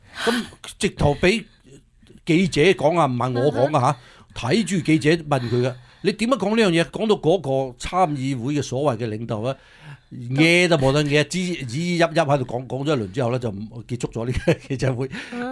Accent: United States; 這個我哋美國人嚇，直接係對美國人啦

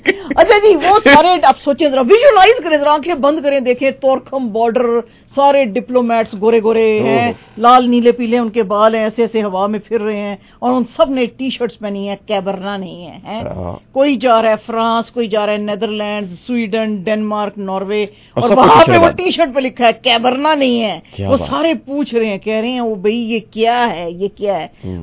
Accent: Pakistan; حالانکہ ہم دیکھو پاکستانی کتنے ہم وڈے دل کے ہیں.

